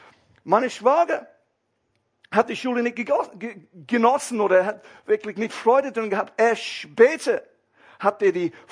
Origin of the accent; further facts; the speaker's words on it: South of England, United Kingdom; German is a second language; Er ist vom Norden, ich bin vom Süden. Ja? Und das ist kein Englisch.